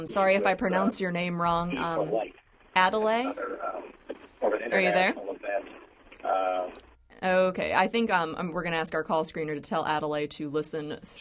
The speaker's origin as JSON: {"language": "English", "town": "Pittsburgh", "region": "Pennsylvania", "country": "United States", "tie": "born or raised there", "said": "I'm born and raised in Pittsburgh, I can plug Seven Springs."}